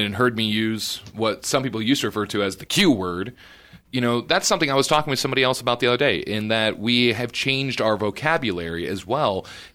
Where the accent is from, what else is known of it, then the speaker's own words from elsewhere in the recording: Emporia, Kansas, United States; growing up in Emporia when I was a young man, and I mean this in no way disrespectfully to my hometown. I'm very proud to be from Emporia. I love being from here.